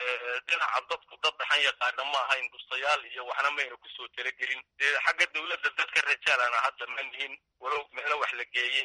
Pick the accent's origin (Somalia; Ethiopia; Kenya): Ethiopia; Birqod, Somali Region; now in Harooreys, Ethiopia; waxaan ka imid gobolka jarar dhaxaan degmada birqod.